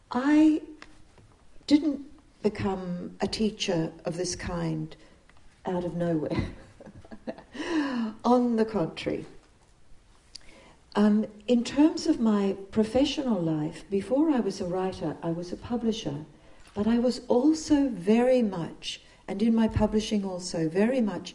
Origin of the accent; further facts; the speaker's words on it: New Zealand; part of it came from the fact that I grew up in New Zealand at a time when social justice was very much centre.